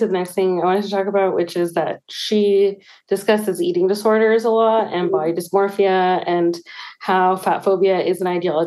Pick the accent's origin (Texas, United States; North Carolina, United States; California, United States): California, United States; Pacifica; I grew up in Pacifica.